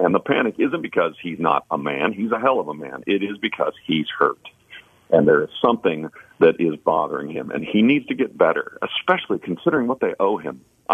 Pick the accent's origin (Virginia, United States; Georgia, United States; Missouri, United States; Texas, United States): Missouri, United States; Kansas City; I can't believe I just said that because I'm from Kansas City and I believe in jinxes.